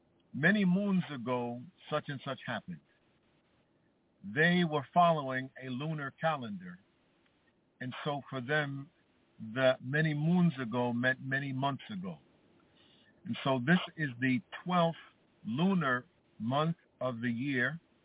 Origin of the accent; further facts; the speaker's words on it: New York, United States; Now, Ahmed, you may know that I'm from New York. You know that.